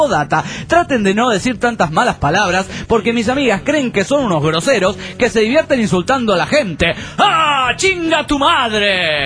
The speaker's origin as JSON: {"language": "Spanish", "town": "Quito", "region": "Pichincha", "country": "Ecuador", "said": "de Quito, Ecuador."}